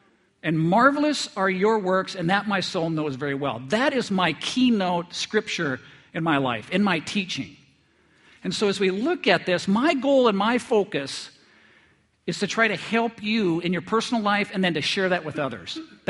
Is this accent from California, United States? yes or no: no; North Dakota, United States; Well, I grew up in North Dakota, and I grew up right in town, but I had grandparents that lived outside of town